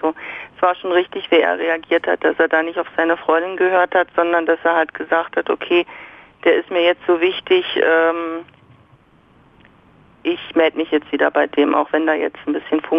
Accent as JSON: {"language": "German", "region": "Saxony-Anhalt", "country": "Germany", "said": "Aus Sachsen-Anhalt."}